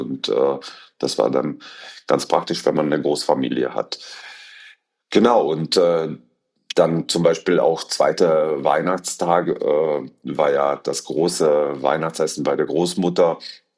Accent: Eastern Croatia, Croatia; Also ich bin im Osten Kroatiens aufgewachsen auf dem Bauernhof

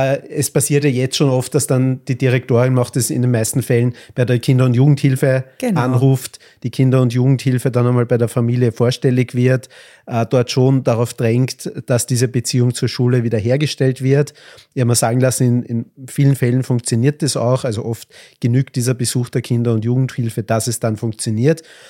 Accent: Lower Austria, Austria; bei uns im Weinviertel

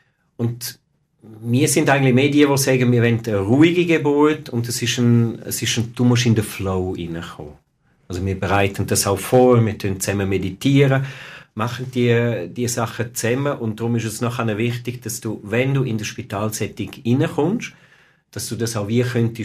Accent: Graubünden, Switzerland; Ich komme aus dem Bündnerland.

